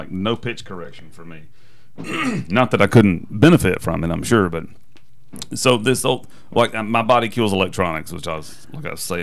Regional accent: Georgia, United States; I grew up in Northeast Georgia. The station was Cornelia WCON 99.3 from Cornelia, Georgia.

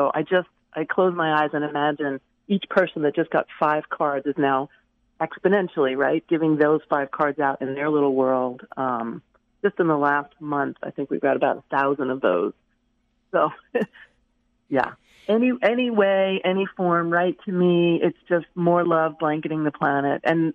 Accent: Maine, United States; There's an amazing graphic designer in Ellsworth, Maine. I'm from Maine.

